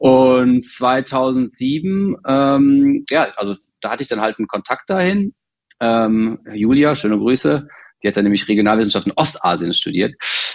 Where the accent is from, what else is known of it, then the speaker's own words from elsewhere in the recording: Haan, North Rhine-Westphalia, Germany; in einem schönen Örtchen namens Hahn, wo ich aufgewachsen bin. Das ist in der Nähe von Düsseldorf, also zwischen Düsseldorf und Wuppertal an der A46.